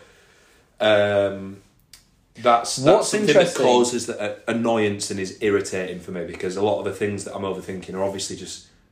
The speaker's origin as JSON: {"language": "English", "town": "Halifax", "region": "Yorkshire and the Humber", "country": "United Kingdom", "said": "I come from California, Fax Vegas."}